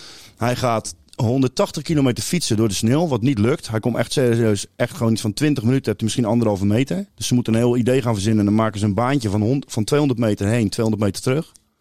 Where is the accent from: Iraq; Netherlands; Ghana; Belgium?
Ghana; Dutch is a second language; maar ik kom uit Ghana